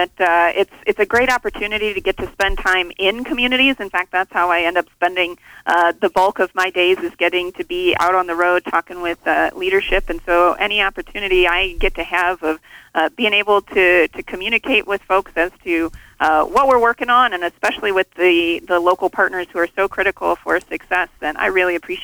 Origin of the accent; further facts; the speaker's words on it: La Porte, Indiana, United States; became aware of some of the challenges going on in my hometown of LaPorte, Indiana, also known as the Hub of Awesome.